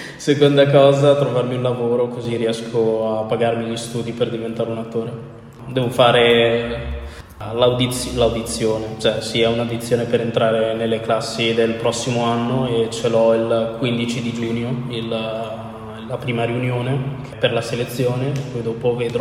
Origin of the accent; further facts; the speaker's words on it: Lugo, Emilia-Romagna, Italy; born there; now in Renazzo, Italy; Sono nato a Lugo, in provincia di Ravenna, il 15 dicembre del 2003. Adesso abito a Renazzo, cioè un pochino fuori Renazzo, e frequento la scuola Futura